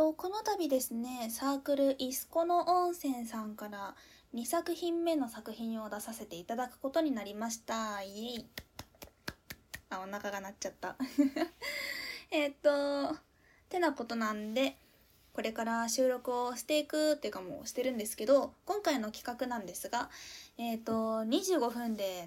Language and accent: Japanese; Fukuoka, Japan; 齢20歳の現役女子大学生です。誕生日3月13日、血液型 A 型、出身地は福岡県です。